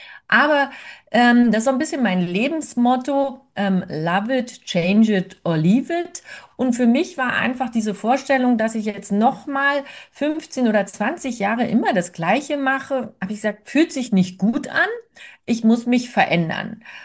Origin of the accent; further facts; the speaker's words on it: Berlin, Germany; ich bin ja keine Bayerin, bayerisch hört man ja auch, spreche ich nicht, wird auch nichts mehr. Ich komme ursprünglich eben aus Berlin.